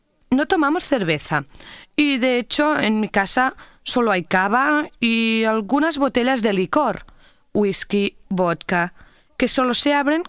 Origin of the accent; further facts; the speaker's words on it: Barcelona, Catalonia, Spain; soy de Barcelona, España.